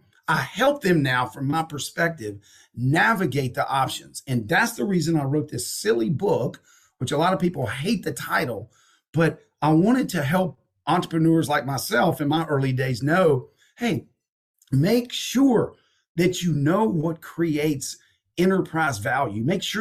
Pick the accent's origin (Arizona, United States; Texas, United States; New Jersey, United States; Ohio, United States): Texas, United States; Amarillo; accent: Southern; Yeah, I'm from Texas. I'm from Amarillo, Texas, in Montgomery, Alabama. But I spoke Southern.